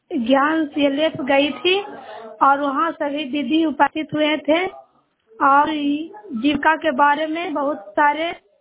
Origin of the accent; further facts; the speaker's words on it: Pathra, Bihar, India; मैं ग्राम पथरा के रहने वाली हूँ